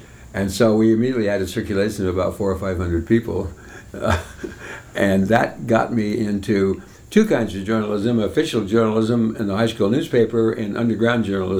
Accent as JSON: {"language": "English", "town": "Mesa", "region": "Arizona", "country": "United States", "tie": "born there", "said": "I was born in Mesa, Arizona, a semi-suburb of Phoenix, Arizona, in April 28, 1932."}